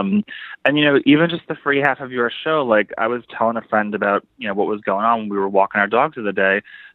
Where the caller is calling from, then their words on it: Brooklyn, New York, United States; Oh, hey. Hey, Sam … from Brooklyn.